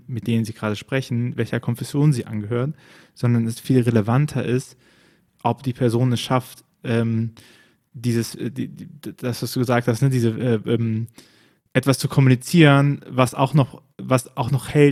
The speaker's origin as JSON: {"language": "German", "town": "Bonn", "region": "North Rhine-Westphalia", "country": "Germany", "tie": "born there", "said": "sehr vertraut mit dem Protestantismus und mit dem Katholizismus. Das gibt mein Geburtsort im rheinischen Bonn ganz gut her"}